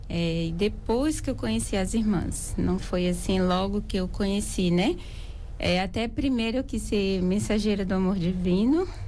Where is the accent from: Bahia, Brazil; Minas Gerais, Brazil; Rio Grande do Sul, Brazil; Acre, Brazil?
Bahia, Brazil; Oliveira dos Brejinhos; Eu não sou daqui, sou do estado da Bahia, município de Oliveira dos Brejinhos, lá no centro-oeste baiano, né? No nosso sertão baiano.